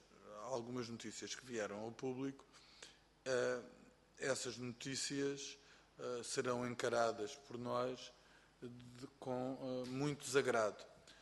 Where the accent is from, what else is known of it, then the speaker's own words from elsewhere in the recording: Algarve, Portugal; eu sou do Algarve